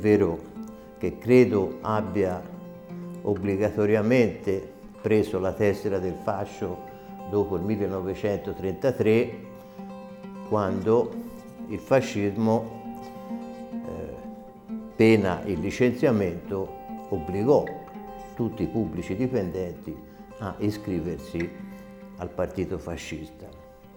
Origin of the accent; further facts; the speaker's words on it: Colle di Val d'Elsa, Tuscany, Italy; born there; Io sono nato a Colle Valdelsa l'11 dicembre 1922 da una famiglia di insegnanti.